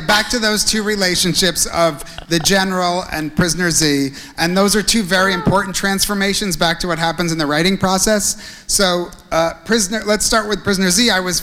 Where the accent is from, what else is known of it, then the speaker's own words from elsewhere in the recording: United States; now in Israel; He was Australian, I'm American.